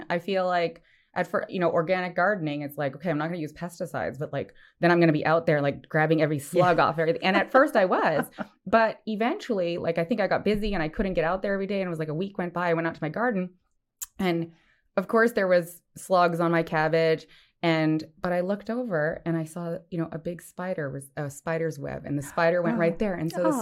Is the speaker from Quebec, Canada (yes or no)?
yes; Montreal, Quebec, Canada; moved away as an adult; now in United States; And I grew up in Montreal